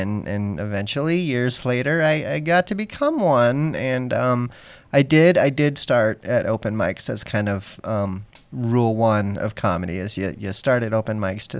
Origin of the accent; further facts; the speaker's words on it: Denver, Colorado, United States; Yep. Born and raised right here in Denver, Colorado. Never left. Try as I might, I'm still here.